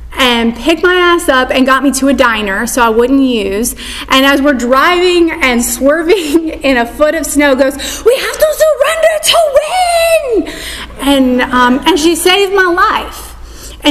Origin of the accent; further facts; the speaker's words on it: the South, United States; I was raised in the South. My father is, to this day, a Southern Baptist pastor.